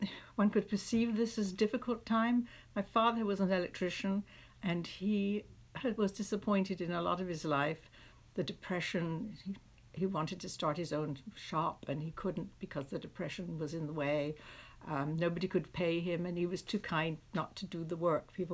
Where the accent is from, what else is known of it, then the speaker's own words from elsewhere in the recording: London, United Kingdom; born there; I was born in London, England, right before the war. That's the Second World War. Not the First World War. Christened in a little Presbyterian church